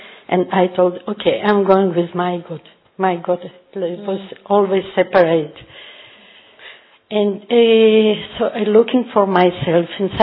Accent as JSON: {"language": "English", "country": "Israel", "second_language": "English", "said": "I'm from Israel."}